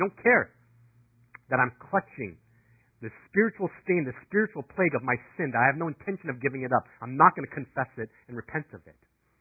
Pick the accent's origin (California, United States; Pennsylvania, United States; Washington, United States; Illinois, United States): California, United States; Danville; also born or lived in San Ramon; I grew up in San Ramon in Danville. If you don't know where that is, it's kind of a very nice area in the East Bay.